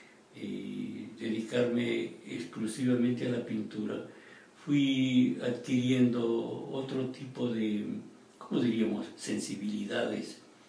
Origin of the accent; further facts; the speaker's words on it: Catarama, Los Ríos, Ecuador; also born or lived in Guayaquil; yo nací en Guayaquil, pero me crié los primeros años allí en este pueblo, se llama Catarama